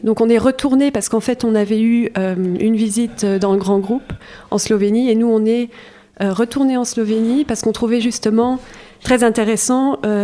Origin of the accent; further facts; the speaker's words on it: Luxembourg; en tant que luxembourgeois, on est souvent banni au rôle de traducteur, parce que voilà, on est multilingue.